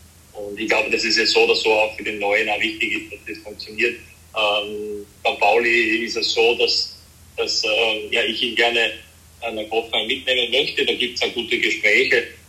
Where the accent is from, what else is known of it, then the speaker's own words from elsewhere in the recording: Styria, Austria; Und jeder weiß, dass ich ja aus diesem Bundesland komme und wie sehr mir dann auch als Steirer die Steiermark am Herzen liegt